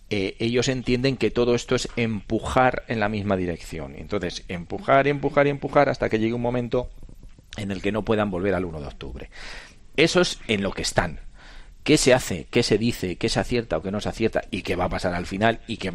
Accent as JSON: {"language": "Spanish", "region": "Castilla-La Mancha", "country": "Spain", "said": "yo que soy castellano manchego"}